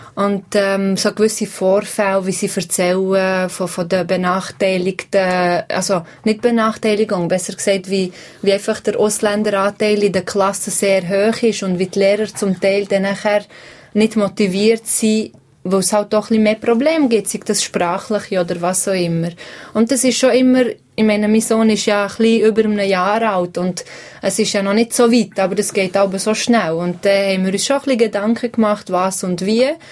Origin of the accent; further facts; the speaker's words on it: Switzerland; Ja, aber ich glaube, niemand schaut uns als Schweizer an. Das ist einfach so.